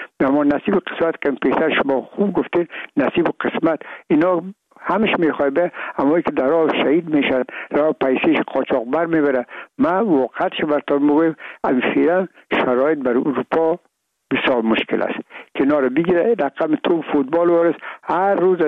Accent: Afghanistan

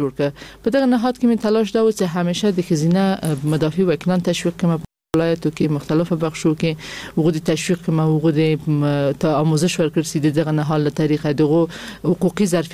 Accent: Kabul, Afghanistan; ما د کابل اوسیدونکی، ما په کابل کې زیږیدلې، ما اکثر عمر مې ټول عمر مې یعنی په افغانستان کې په کابل کې تیر کړی دی.

